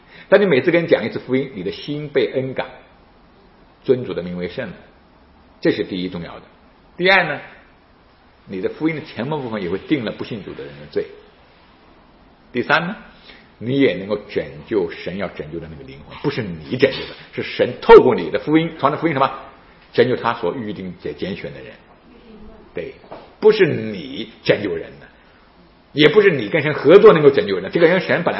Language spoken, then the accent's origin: Chinese; China; 我们是中国人，我们以前中国人什么？我要向往北京天安门